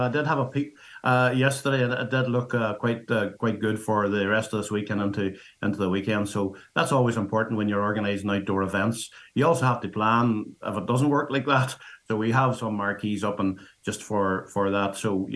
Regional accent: Northern Ireland, United Kingdom; Well, I'm from the Spurrins out in Tyrone

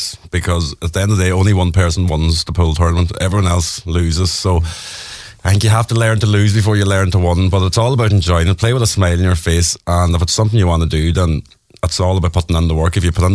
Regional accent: Ireland; finishing the season as Irish number one would be the icing on the cake for a great start to the year.

